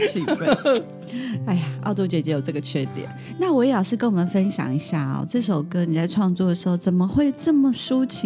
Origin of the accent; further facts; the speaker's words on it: Taiwan; first language Taiwanese Hokkien; 我爸妈都是台湾人，我小时候也是说台语